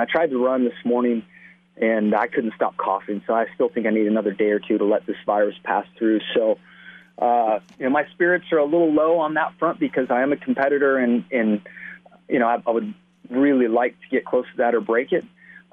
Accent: San Diego, California, United States; now in North Carolina, United States; I grew up in San Diego, where my wife is from, in Oklahoma, and then where we live in North Carolina.

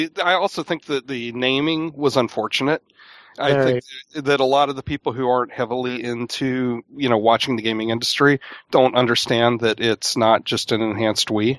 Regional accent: Southeast, United States; Wandering nomad. I grew up in the Southeast, but I've lived pretty much everywhere at some point or another.

